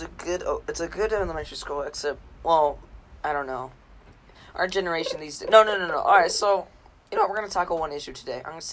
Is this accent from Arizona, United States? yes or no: yes; Phoenix, Arizona, United States; So I grew up in Phoenix, Arizona.